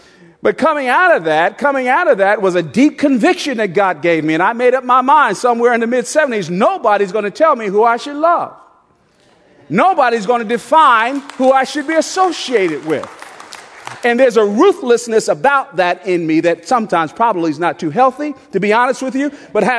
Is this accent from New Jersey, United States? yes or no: yes; Newark, New Jersey, United States; I grew up in Newark, New Jersey, and back in the 50s and early 60s, believe it or not, it was a integrated working class neighborhood.